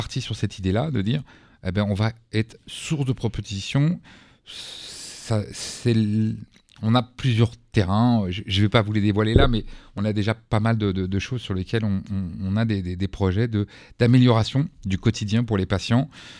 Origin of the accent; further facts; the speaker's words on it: Paris, Île-de-France, France; je suis né à Paris, j'ai vécu à Paris toujours.